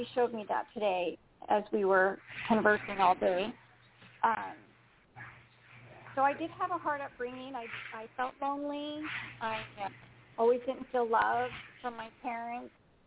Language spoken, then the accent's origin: English; California, United States; also born or lived in Florida; So we moved from Florida to California about third grade, and we started going to a Presbyterian church.